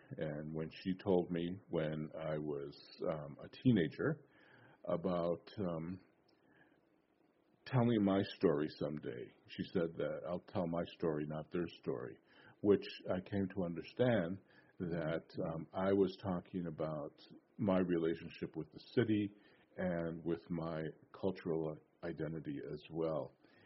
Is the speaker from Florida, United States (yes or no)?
no; Buffalo, New York, United States; I grew up in Buffalo, and when I found out about Red Jacket, I also found out that we were living on the former Buffalo Creek Reservation.